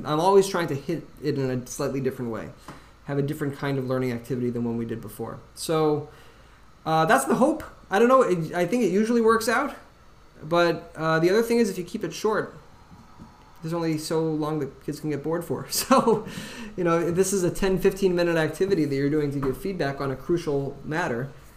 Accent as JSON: {"language": "English", "region": "Midwest", "country": "United States", "said": "I'm not actually as provincial as many New Yorkers because I'm from the Midwest of the country."}